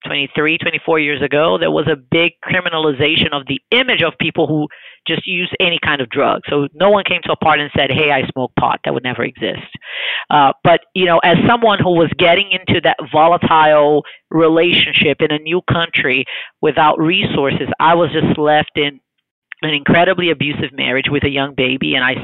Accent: Rio de Janeiro, Brazil; No, I actually grew up in Brazil. I'm from Rio.

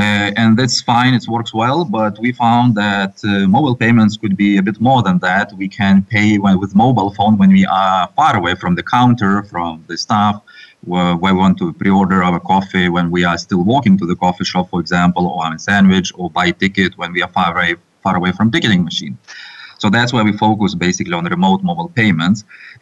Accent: Lithuania; We are from Lithuania ourselves. Actually, calling from here, from Vilnius now.

